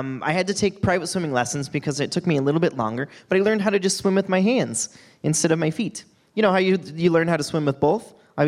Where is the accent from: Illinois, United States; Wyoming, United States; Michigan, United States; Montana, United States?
Wyoming, United States; My street that I grew up on in Wyoming was called Rosewood, which I always thought was so cool.